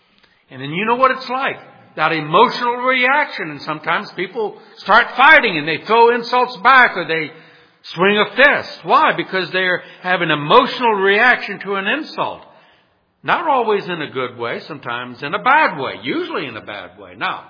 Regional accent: New Orleans, Louisiana, United States; I grew up in New Orleans, which had a strong French ancestry, so there was dueling there.

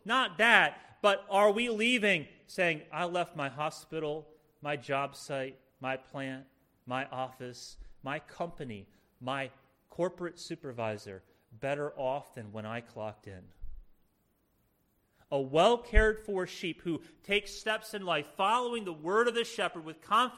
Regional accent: Indiana, United States; When I was a kid, growing up in Indiana, me and my brother and sister, we looked forward to our annual pilgrimage back to York, Pennsylvania

